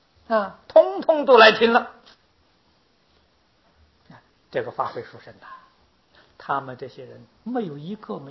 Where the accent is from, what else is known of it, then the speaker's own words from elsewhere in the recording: China; 我们中国人听释迦牟尼佛用中国话讲的啊